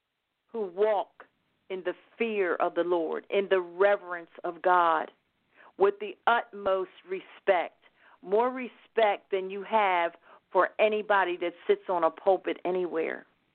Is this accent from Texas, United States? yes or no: no; Philadelphia, Pennsylvania, United States; particularly Philadelphia, Pennsylvania, that is my hometown.